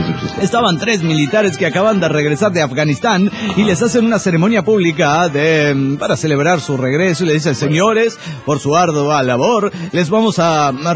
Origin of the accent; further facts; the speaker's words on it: San Luis, Argentina; Hola, ¿cómo están? … de San Luis, Argentina.